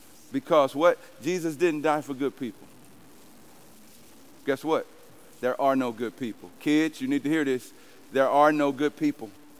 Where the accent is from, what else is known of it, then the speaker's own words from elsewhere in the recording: East St. Louis, Illinois, United States; I'm from East St. Louis. There's a lot of religious people.